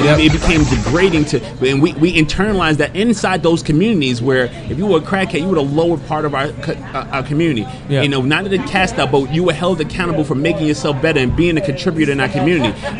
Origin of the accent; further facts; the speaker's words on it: New York, United States; I'm from New York, and I grew up in that time.